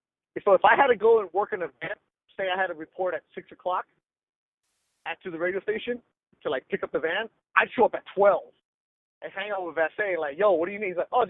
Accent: Carson, California, United States; I was ready to transfer to Cal State Dominguez Hills because it was down the street from where I grew up in Carson, which is now the StubHub Center where they do the CrossFit games, the Galaxy play.

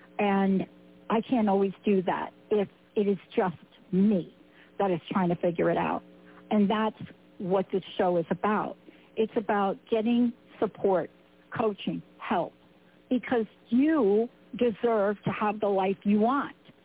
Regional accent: East Coast, United States; I grew up on the East Coast, and my dad would be like the daily grind every day, daily grind, you know, get on subway, daily grind.

